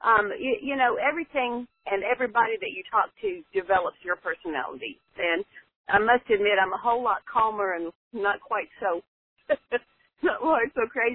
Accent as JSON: {"language": "English", "town": "Nashville", "region": "Tennessee", "country": "United States", "said": "I'm from Nashville, Tennessee"}